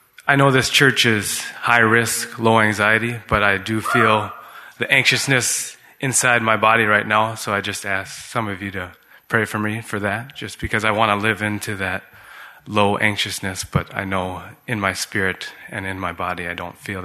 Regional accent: Minnesota, United States; born there; also born or lived in Swaziland; I was born in Minnesota, but my first memories were actually of living in Swaziland. My parents were house parents to missionary kids, and we were there from when I was 5 to the age of 8.

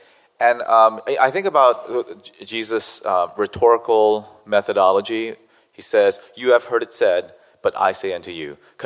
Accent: South Korea; English is a second language; In my home country of Korea, there is an epidemic of Korean people getting eyelid surgery

